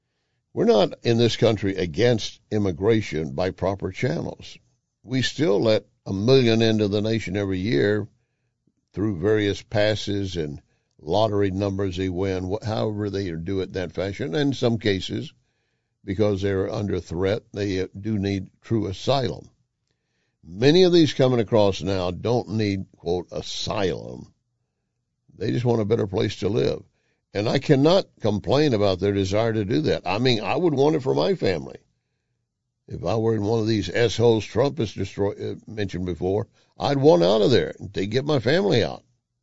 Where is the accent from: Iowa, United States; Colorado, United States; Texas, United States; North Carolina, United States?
Texas, United States; born there; Now, I am partial to Texas. I was born there, but you don't have to be a Texan to be concerned about what's going on.